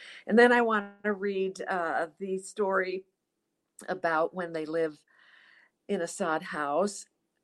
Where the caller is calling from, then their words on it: Olathe, Kansas, United States; Outside of Kansas City in Olathe, Kansas. So I'm in the middle of the middle, right here smack dab in the middle of the country.